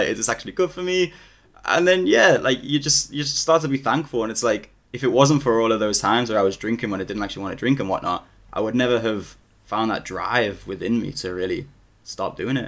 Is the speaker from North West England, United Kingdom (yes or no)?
yes; Liverpool, North West England, United Kingdom; also born or lived in Birmingham; yeah, I'm from Liverpool, born and raised. I did live in Birmingham for a while.